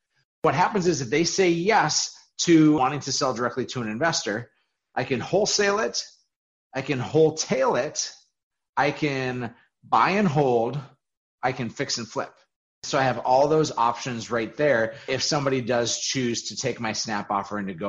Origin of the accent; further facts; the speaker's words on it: Fargo, North Dakota, United States; I grew up in Fargo, North Dakota, always lived here.